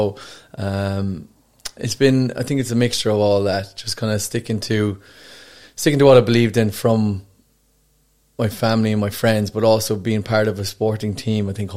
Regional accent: Ireland; I think being Irish, we're humbled very quickly by our own people.

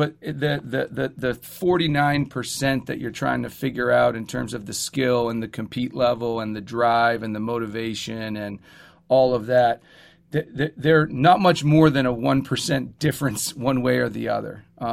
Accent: Alberta, Canada; when I grew up in Alberta

